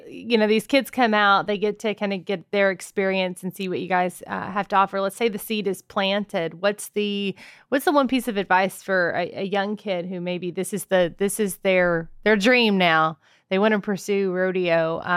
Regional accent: Oakdale, Louisiana, United States; I'm from Allen Parish. I grew up in Oakdale. The rodeo is kind of ingrained in life there.

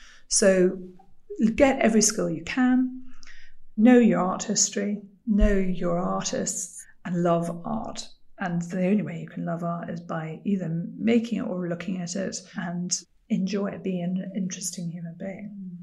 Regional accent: Edinburgh, Scotland, United Kingdom; You just turn up and you go … from Edinburgh. So I just did that.

